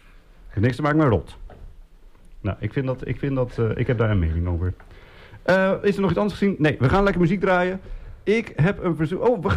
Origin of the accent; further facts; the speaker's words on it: Assen, Drenthe, Netherlands; Die had je ook in Assen, waar ik ben opgegroeid, Assen Drenthe.